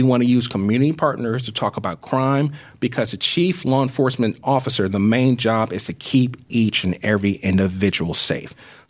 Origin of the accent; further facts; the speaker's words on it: Peoria, Illinois, United States; It's different than when I grew up in Peoria, when I had two parents, you know, working two jobs.